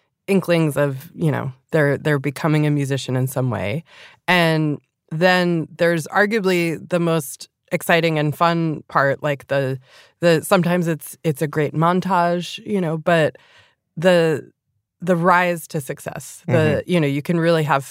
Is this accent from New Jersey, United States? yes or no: yes; New Jersey, United States; I'm a dirtbag from New Jersey.